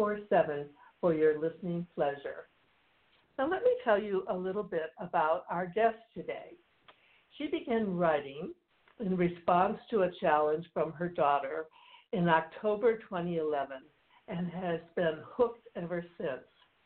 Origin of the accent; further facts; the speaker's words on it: Michigan, United States; I'm from Michigan, so I know exactly what you're talking about.